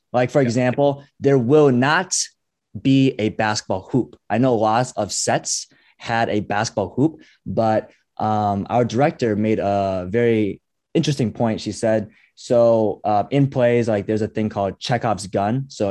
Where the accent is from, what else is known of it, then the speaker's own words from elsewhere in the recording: Rochester, Minnesota, United States; Yeah, I grew up in Minnesota, nice. Rochester, Minnesota, with the Mayo Clinic.